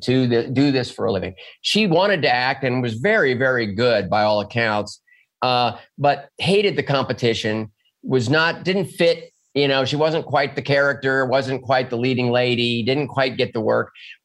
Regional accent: Oklahoma, United States; born there; I was born in Oklahoma.

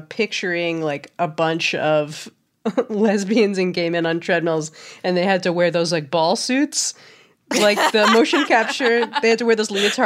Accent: New York, United States; And then kind of came back to New York, where I'm from. I'm from New York

